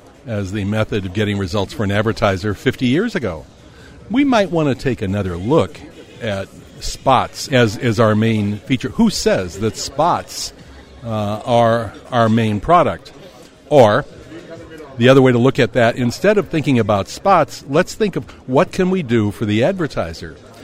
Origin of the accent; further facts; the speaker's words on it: United States; So yes, I as an American would look at Germany, but I'd also look at commercial radio, especially in Brazil.